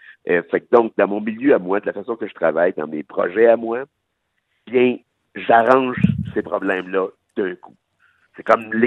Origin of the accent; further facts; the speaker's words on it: Haiti; now in Canada; ma culture, je l'ai pris pas mal plus d'ici que d'en Haïti. Là, oui, ouais. Je suis haïtien